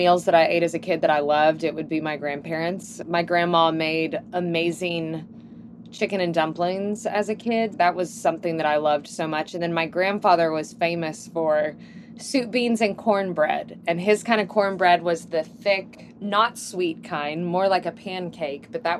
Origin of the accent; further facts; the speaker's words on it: Ohio, United States; I grew up near Cincinnati, so I saw a lot of the opportunities that would come through Cincinnati